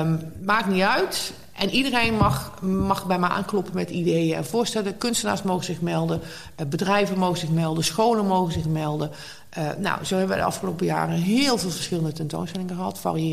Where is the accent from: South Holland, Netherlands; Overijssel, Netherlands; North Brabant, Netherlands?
North Brabant, Netherlands; Ik kom uit Brabant oorspronkelijk. Heb in Amsterdam geschiedenis gestudeerd.